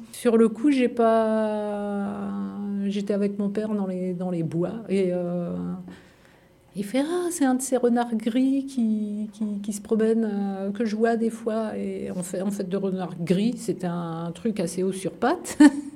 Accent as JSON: {"language": "French", "region": "Île-de-France", "country": "France", "said": "on vient de région parisienne, pour moitié les Yvelines et pour moitié la Seine-Saint-Denis."}